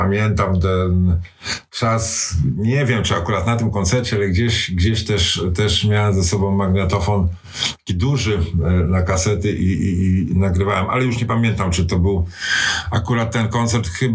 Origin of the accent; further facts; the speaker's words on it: Warsaw, Masovian Voivodeship, Poland; Urodziłem się i wychowałem na warszawskim Wrzecionie. To specyficzne osiedle, które zostało stworzone dla mieszkańców pobliskiej Huty.